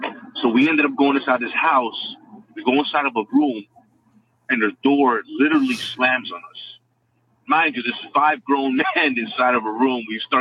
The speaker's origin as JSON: {"language": "English", "town": "Edison", "region": "New Jersey", "country": "United States", "said": "Anyway, I'm from New Jersey, Edison, New Jersey."}